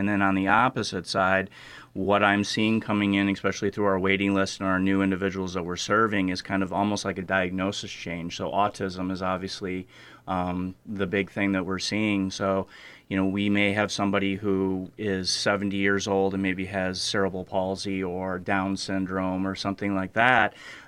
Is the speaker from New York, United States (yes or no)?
no; Elgin, Illinois, United States; I grew up locally in Elgin and went to Northern Illinois University